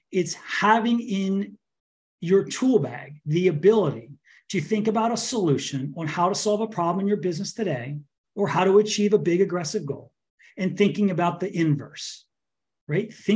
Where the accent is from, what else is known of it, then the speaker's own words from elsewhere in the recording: Washington, District of Columbia, United States; now in San Diego, United States; San Diego. I grew up in Washington, D.C., just moved to San Diego a couple of years ago and moved for the weather.